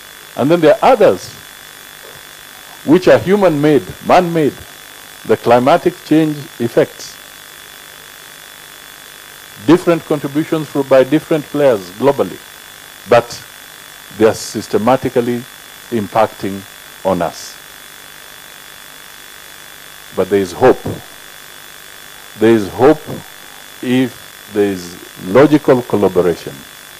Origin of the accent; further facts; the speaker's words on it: Kenya; we, as a Kenyan nation today, are going through a difficult economic time. Some of the issues self-inflicted as a Kenyan people